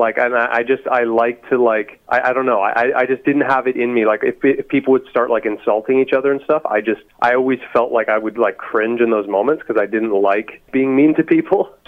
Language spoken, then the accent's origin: English; Ajax, Ontario, Canada; now in Whitby, Canada; I was born in Ajax, Ontario, and I've basically just kind of stayed in this area my whole life. I moved to Whitby and then Oshawa and then back to Whitby again. And that's where I'm at now.